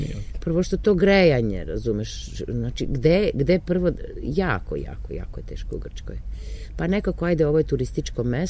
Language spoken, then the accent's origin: Serbian; Serbia; Jeste da kod nas u Srbiji su se stanovi iznajmljivali namešteni, ja? A ovde se ne iznajmljuju namešteni stanovi, nego prazni.